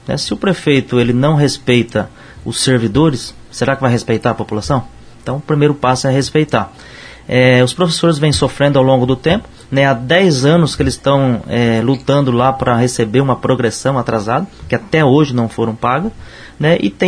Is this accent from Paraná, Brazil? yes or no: yes; Paiçandu, Paraná, Brazil; A minha família chegou ali no Distrito de Água Boa em 1957. Então, Água Boa é a minha terra, onde eu nasci, né, em Paissandu, nossa cidade.